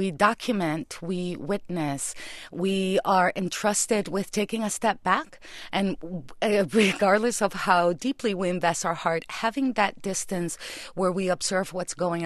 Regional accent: Puerto Rico; I come from Puerto Rico

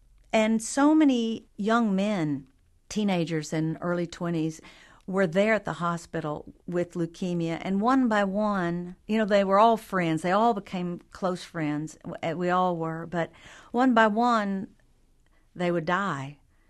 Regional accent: the South, United States; an important part of a little girl growing up in the South.

